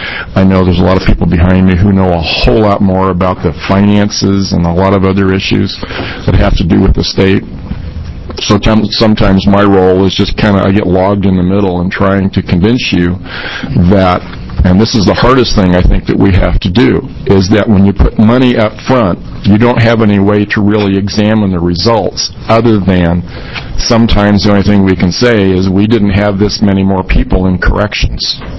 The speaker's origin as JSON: {"language": "English", "town": "Portland", "region": "Oregon", "country": "United States", "said": "I am from Portland, Oregon."}